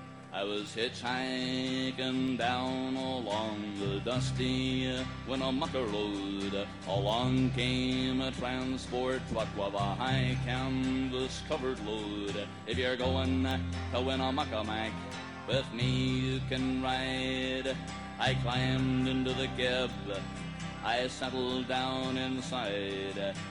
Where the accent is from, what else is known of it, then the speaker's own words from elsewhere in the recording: Canada; I'm a Canadian truck driver, and I want to hear a little bit of the North Country for a change.